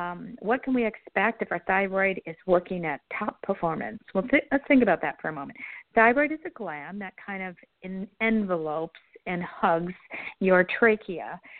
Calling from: Midwest, United States; calling in from the Midwest.

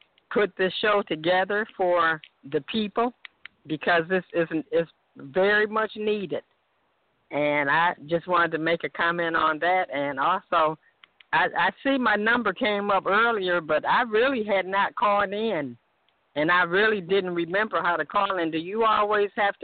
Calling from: Toledo, Ohio, United States; I'm calling from Toledo, Ohio.

